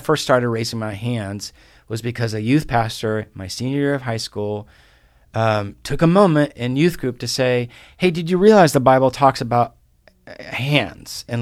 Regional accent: Guatemala; I grew up in Guatemala. Not only was I conservative evangelical, which meant my body was supposed to do nothing and get out of the way, I grew up in a predominantly Catholic country.

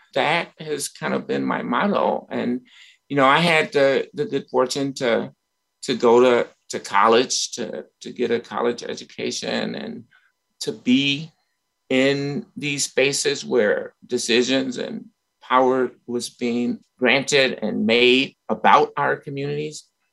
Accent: Chicago, Illinois, United States; And that part of that comes from my growing up in Chicago, like in the 60s and 70s

